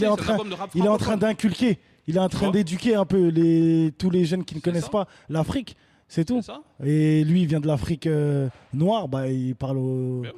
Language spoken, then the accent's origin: French; Haiti; Attends, quand même, on est haïtien, on connaît, c'est important l'histoire.